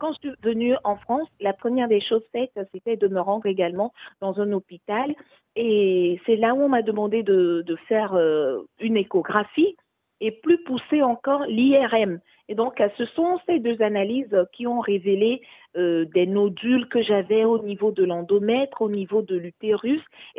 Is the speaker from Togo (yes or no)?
yes; Togo; au pays, chez moi au Togo, je n'ai pas eu gain de cause.